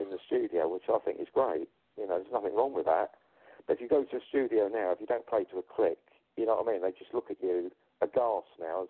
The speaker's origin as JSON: {"language": "English", "region": "London", "country": "United Kingdom", "tie": "born or raised there", "also_born_or_lived": "home counties", "said": "I grew up, I was born in London, I moved out of there when I was about 14 years old, out to the home counties, more like to the countryside in England when I was about 14."}